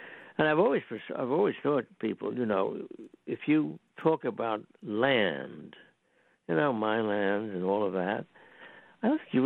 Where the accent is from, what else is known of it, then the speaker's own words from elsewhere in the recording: New York, United States; You know, I grew up in New York where you can't see the sky.